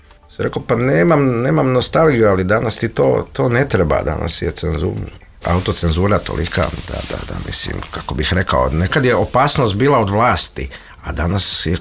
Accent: Zagreb, Zagreb County, Croatia; moved away; mom rodnom gradu, Zagrebu.

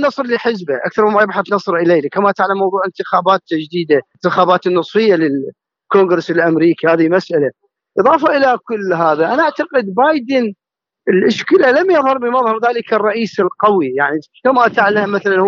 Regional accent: Iraq; وهذا حصل عندنا في العراق

